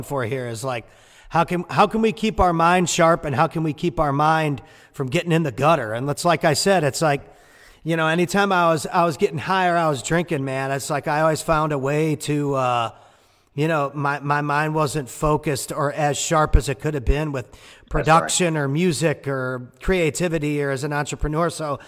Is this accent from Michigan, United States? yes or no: no; St. Louis, Missouri, United States; that's what everybody dreams of when they're growing up where I grew up in St. Louis